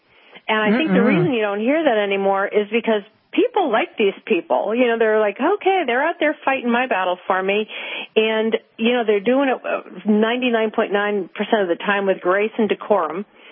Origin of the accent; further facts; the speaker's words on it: Boston, Massachusetts, United States; No mystery to that at all, and as a Bostonian, I'm very proud that it got absorbed.